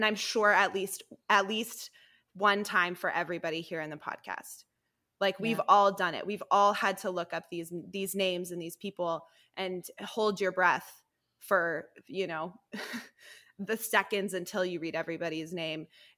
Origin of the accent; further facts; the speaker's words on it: Colorado, United States; Colorado, I'm from Colorado. I think I've said this before on the podcast.